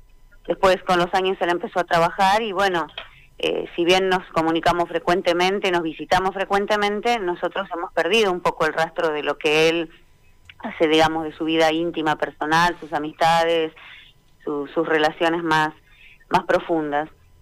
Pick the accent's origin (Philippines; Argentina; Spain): Argentina; Bariloche, Río Negro; Nosotros somos de Bariloche, sí.